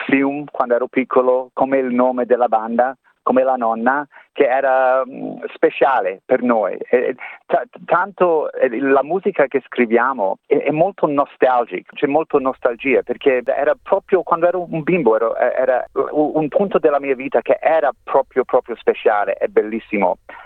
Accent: Adelaide, South Australia, Australia; also born or lived in Italy; now in Melbourne, Australia; noi fratelli siamo cresciuti là in Adelaide. Allora dopo Italia c'era Adelaide, e dopo Adelaide, quando ero adult, Melbourne. Adelaide è proprio home, anche ora.

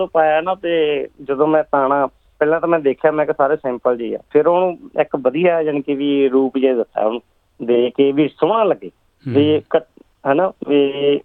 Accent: Sodhi Wala, Punjab, India; also born or lived in Jitwal; ਮੇਰਾ ਪਿੰਡ ਹੈ ਜੀਤਵਾਲ ਹੈ ਜੀ, ਅਤੇ ਜ਼ਿਆਦਾਤਰ ਮੈਂ ਬਚਪਨ ਤੋਂ ਲੈ ਕੇ ਸੋਢੀ ਵਾਲਾ ਤਲਵੰਡੀ ਭਾਈ ਕੋਲੇ, ਉੱਥੇ ਮੇਰੇ 20-25 ਸਾਲ ਉੱਥੇ ਭੂਆ ਜੀ ਦੇ ਪਿੰਡ ਉੱਥੇ ਬਤੀਤ ਹੋਏ ਹਨ ਜੀ।

